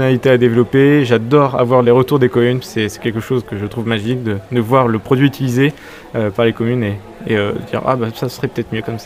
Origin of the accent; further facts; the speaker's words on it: Tours, Centre-Val de Loire, France; now in Paris, France; À l'origine, je suis de Tours.